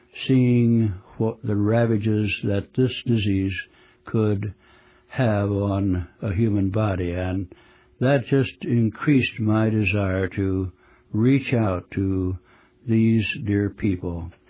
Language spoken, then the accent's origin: English; Findlay, Ohio, United States; Well, I was born and raised near Findlay, Ohio.